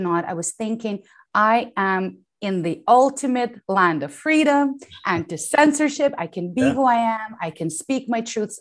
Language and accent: English; Ukraine; I was born in the Soviet Union and I grew up in post-Soviet Ukraine, which of course formed a lot of my core values.